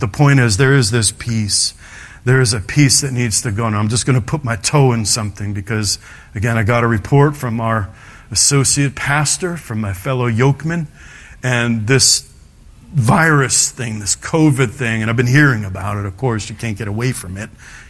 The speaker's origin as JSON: {"language": "English", "region": "New York", "country": "United States", "said": "I'm from New York. We got bigger bridges in New York."}